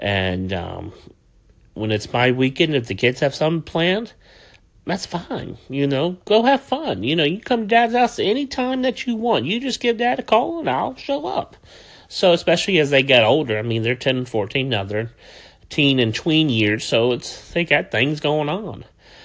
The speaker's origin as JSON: {"language": "English", "town": "Atlanta", "region": "Georgia", "country": "United States", "said": "I'm from Atlanta."}